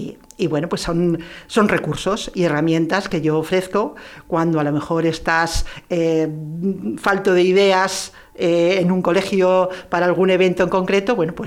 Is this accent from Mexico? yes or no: no; Spain; pues porque soy española